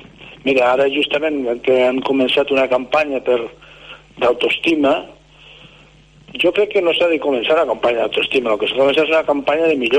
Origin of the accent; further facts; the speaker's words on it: Lleida, Catalonia, Spain; born there; jo vaig néixer a Lleida, a un barri que antigament se'n deia Puigbordell